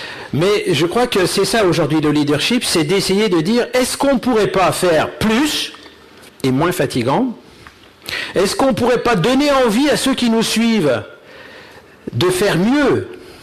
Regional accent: Lyon, Auvergne-Rhône-Alpes, France; born there; je suis né à Lyon, j'ai pas des parents chrétiens, je suis venu à la foi quand j'avais 18 ans, j'étais un beatnik des années 68

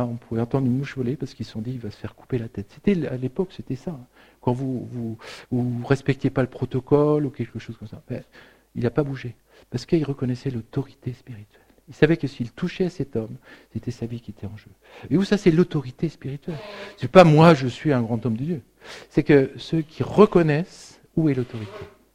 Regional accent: France; Chez nous, en Europe et en France, c'est l'horreur.

